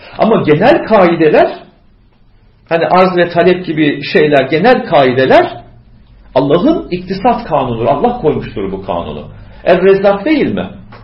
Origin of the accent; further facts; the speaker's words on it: Aydın, Turkey; Mesela ben Ege'liyim. Bizim ilçede Afrodisias diye bir antik kent var.